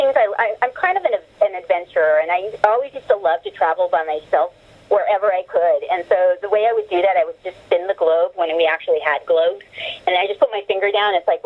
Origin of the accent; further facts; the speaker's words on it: Santa Barbara, California, United States; born there; I was born in California, in the Santa Barbara area